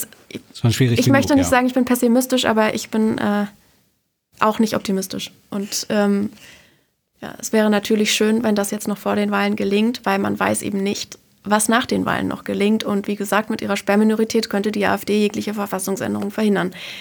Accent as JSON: {"language": "German", "town": "Eisenach", "region": "Thuringia", "country": "Germany", "said": "Ich komme selbst aus Thüringen, ich wurde in Eisenach geboren."}